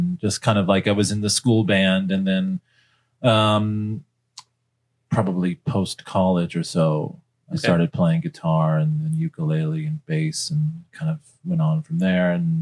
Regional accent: Gardner, Massachusetts, United States; now in Northampton, United States; So I'm originally from the Gardner area, but I live in Northampton, and been living out west for a couple of years now

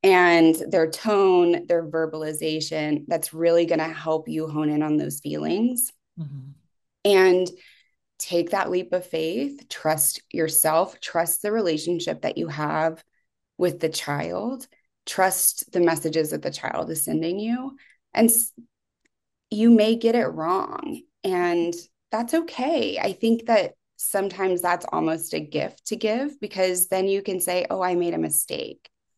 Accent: the South, United States; A message I received that was pointed out to me in our doc program was growing up in the South, women and anger weren't great.

